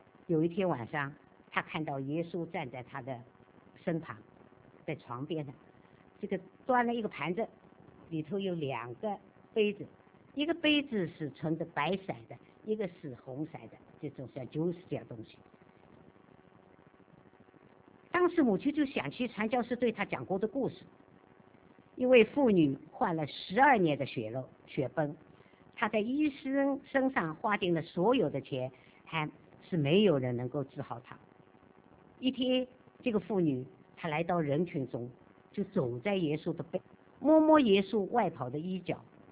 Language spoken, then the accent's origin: Chinese; Changzhou, Jiangsu, China; 我们老家江苏常州